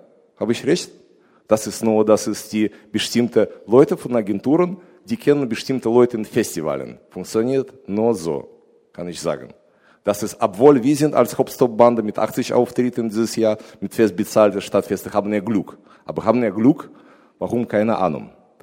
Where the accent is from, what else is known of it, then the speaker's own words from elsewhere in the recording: Russia; German is a second language; now in Germany; Ich bin als Berufsmusiker, eigentlich als Russe, wohne ich jetzt seit 20 Jahren schon.